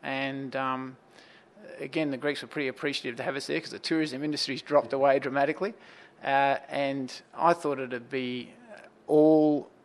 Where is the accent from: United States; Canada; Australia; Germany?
Australia; Victoria; And we'd say, well, just near Melbourne.